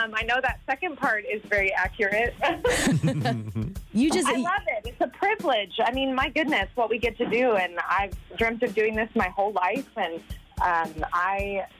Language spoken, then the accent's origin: English; Kentucky, United States; It's everything that I've dreamt of since being a little girl, growing up in Kentucky and dreaming of this.